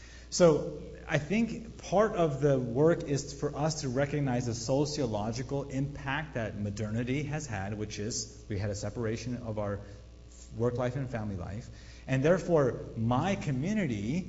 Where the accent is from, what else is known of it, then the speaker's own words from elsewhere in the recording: United States; My point is, I was born and raised in America. I love what America has given me